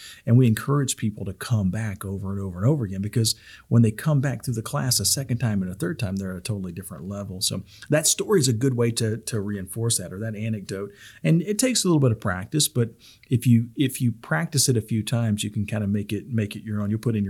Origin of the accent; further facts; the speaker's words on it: the South, United States; It's kind of like, and I'm from the South. And so I remember when I was a kid, my mom and dad used to make sun tea.